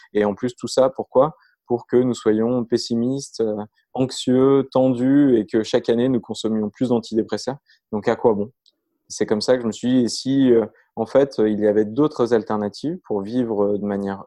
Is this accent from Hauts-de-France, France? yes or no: no; Grenoble, Auvergne-Rhône-Alpes, France; moved away as an adult; also born or lived in Colombia / Philippines; now in Paris, France; j'ai 33 ans, je vis effectivement à Paris, en France, même si je viens de Grenoble, donc des montagnes des Alpes.